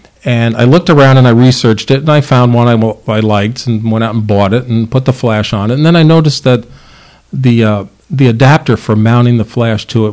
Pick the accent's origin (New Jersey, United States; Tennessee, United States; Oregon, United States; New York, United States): New York, United States; Albany; I'm originally from the Capital District, grew up in Albany, and went off to college